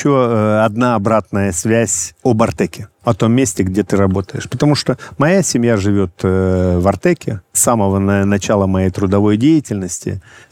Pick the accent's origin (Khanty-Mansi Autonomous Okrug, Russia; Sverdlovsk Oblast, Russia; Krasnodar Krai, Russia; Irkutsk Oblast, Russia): Krasnodar Krai, Russia; Я сам с Кубани и никогда не думал, что лучше Кубани что-то есть. Безусловно, Кубань кормилица, и она останется всегда в моей душе. Но за эти 5 лет Артек и Республика Крым стала моей малой родиной, частью моей семьи.